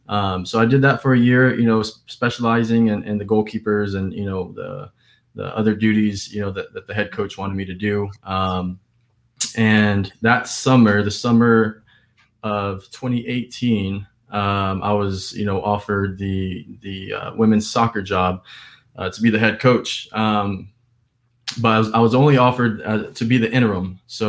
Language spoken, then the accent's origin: English; Artesia, New Mexico, United States; So born and raised in Artesia, New Mexico, right down the road from us, about an hour away.